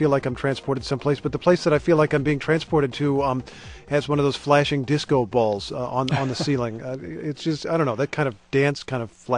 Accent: Carmel, Indiana, United States; I grew up in Indiana, in Carmel, Indiana, went to high school there in the mid-80s

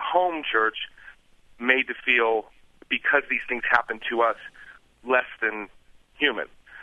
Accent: California, United States; the church that I grew up in California in the mid-70s

